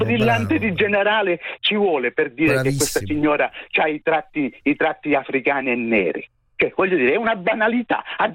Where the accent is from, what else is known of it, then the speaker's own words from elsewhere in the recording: Sicily, Italy; Ma io sono siciliano.